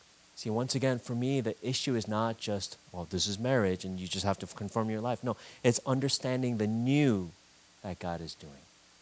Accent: Michigan, United States; so some of us, yes, we're from Michigan, so hopefully pride will to well up within your hearts.

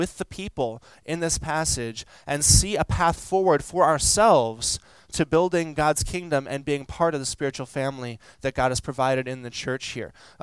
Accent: Houston, Texas, United States; because I'm originally from Houston. I'm used to like good meat, like good barbecue

